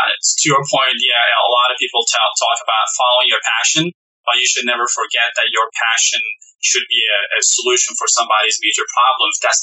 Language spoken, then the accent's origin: English; Turkey; Back in the day, I grew up in Turkey, and all the shopping was done in pretty much flea markets or open area markets. And usually where I grew up is super hot